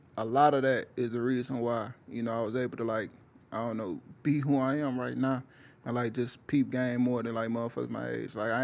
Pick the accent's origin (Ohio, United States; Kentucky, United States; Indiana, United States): Indiana, United States; Hammond; I grew up all over there, so from Hammond, Gary, EC, Maryville, all that shit, you feel me?